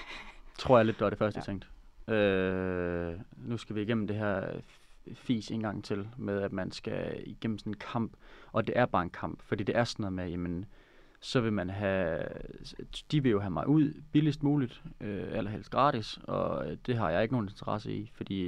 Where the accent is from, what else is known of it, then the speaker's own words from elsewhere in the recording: Odense, Region of Southern Denmark, Denmark; eller have en fed tid i Odense, hvor jeg kommer fra